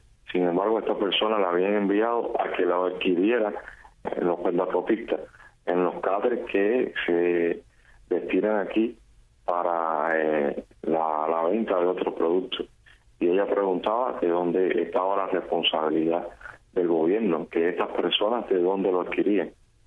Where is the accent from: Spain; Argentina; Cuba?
Cuba; para nada importa la gran mayoría que somos los cubanos de a pie.